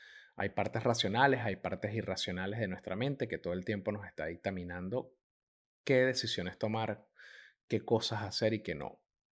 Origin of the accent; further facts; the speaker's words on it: Venezuela; moved away; Yo salí escapando de Venezuela prácticamente, mi familia salió primero.